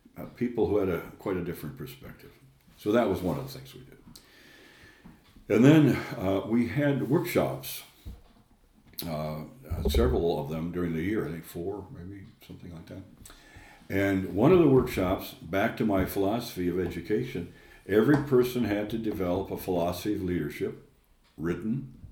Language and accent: English; California, United States; I am a woman from California who just thought this was the stupidest thing in the world, to be in canoes and sleeping in tents